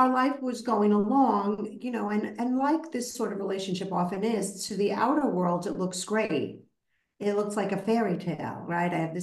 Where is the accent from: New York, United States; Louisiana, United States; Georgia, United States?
New York, United States; Brooklyn; Even though I'm a strong girl, I'm from Brooklyn, but I couldn't match his rage.